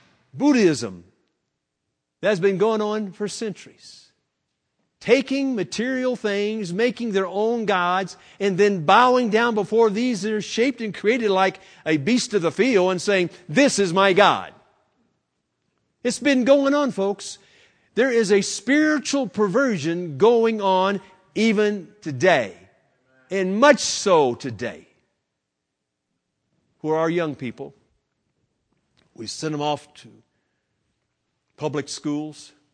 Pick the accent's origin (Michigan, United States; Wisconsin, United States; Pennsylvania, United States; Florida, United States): Florida, United States; Florida's a weird state, okay? I know because I'm from Florida.